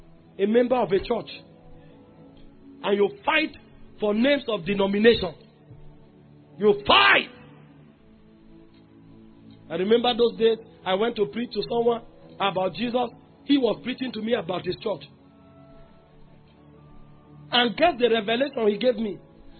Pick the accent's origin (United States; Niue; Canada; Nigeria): Nigeria; I'm Nigerian.